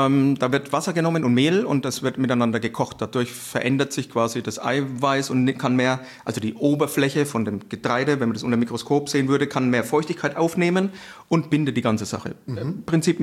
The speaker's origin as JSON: {"language": "German", "region": "Bavaria", "country": "Germany"}